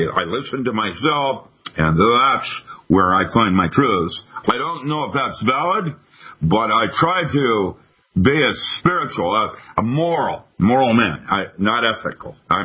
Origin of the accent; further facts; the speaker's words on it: United States; And at least I still hold pride in being an American, and I feel ugly.